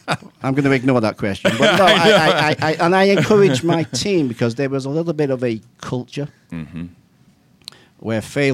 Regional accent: United Kingdom; I'm British.

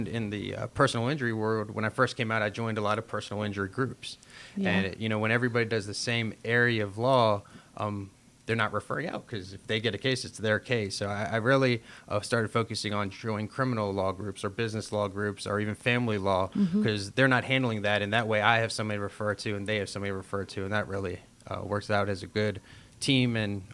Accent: Sandy Springs, Georgia, United States; and I'm from here, I'm from Sandy Springs, at a very low pay

